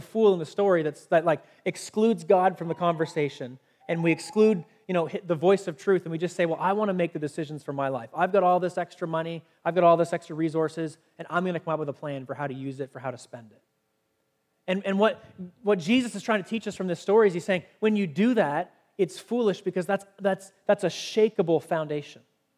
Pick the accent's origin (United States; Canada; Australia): Canada; if it's in the fact that I'm a Canadian